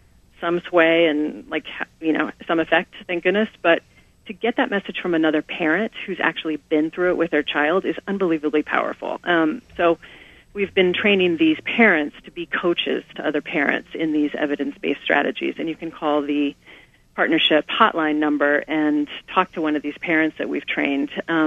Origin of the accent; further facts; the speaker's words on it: Kansas, United States; I grew up in Kansas and in the middle of nowhere, and I know people don't have resources.